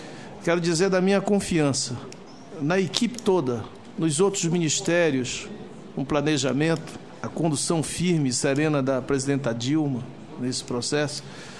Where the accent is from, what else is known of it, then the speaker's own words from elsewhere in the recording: Amazon, Brazil; Eu venho lá da Amazônia, sou lá da Amazônia.